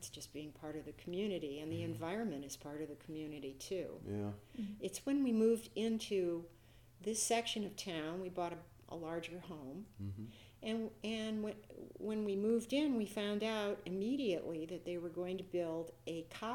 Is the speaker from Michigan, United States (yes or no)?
no; Lakewood, Ohio, United States; also born or lived in Cleveland; And I grew up in Cleveland, Ohio, Lakewood, Ohio, which is on the west side of Cleveland.